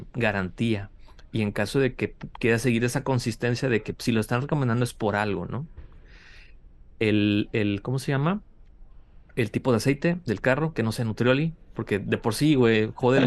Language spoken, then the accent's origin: Spanish; Monterrey, Nuevo León, Mexico; sí soy regio